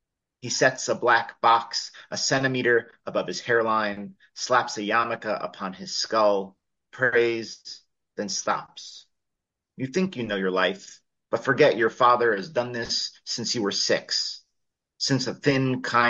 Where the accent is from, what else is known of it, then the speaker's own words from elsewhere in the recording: Long Island, New York, United States; also born or lived in Queens; I was raised in Long Island, and then moved back to Queens, and was in Queens for about 16 years.